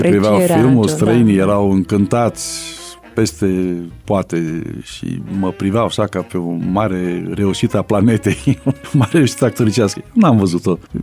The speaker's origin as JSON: {"language": "Romanian", "country": "Romania", "said": "Că suntem români."}